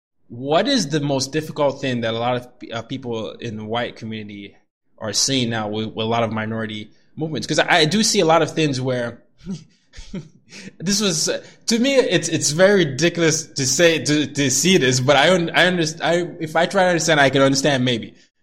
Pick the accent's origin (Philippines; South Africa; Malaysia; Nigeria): Nigeria; moved away; Was never cool to be African. Right? It was never, like, even when we came here, I'm still only Nigerian.